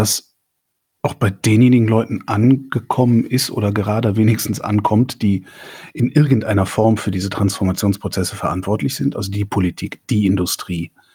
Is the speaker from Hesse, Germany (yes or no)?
no; North Rhine-Westphalia, Germany; also born or lived in Cologne; Ich komme ja selber aus der Gegend. Also ich bin gebürtiger Kölner und westlich von Köln aufgewachsen, so 20 Kilometer entfernt.